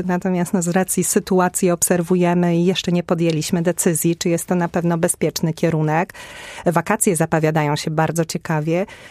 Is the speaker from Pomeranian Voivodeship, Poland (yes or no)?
no; Warmian-Masurian Voivodeship, Poland; now in Poznań, Poland; poznanianką jestem od czasów studiów, ale urodziłam się i wychowałam na Mazurach.